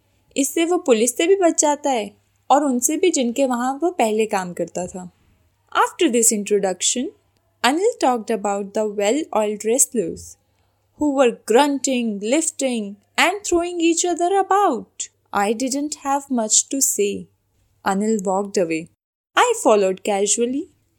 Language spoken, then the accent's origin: Hindi; Sonipat, Haryana, India; मैं सोनीपत हरियाणा से बिलोंग करती हूँ।